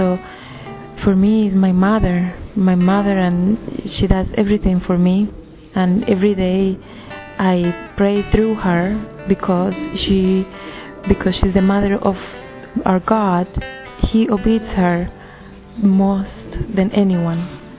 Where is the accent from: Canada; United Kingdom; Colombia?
Colombia; I come from Colombia. I'm 30 years old.